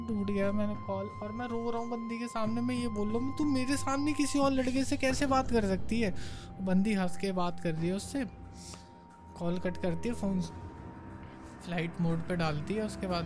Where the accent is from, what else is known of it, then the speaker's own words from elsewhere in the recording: Delhi, India; हम दिल्ली वाले हैं जानते हैं इन सब चीज़ों के बारे में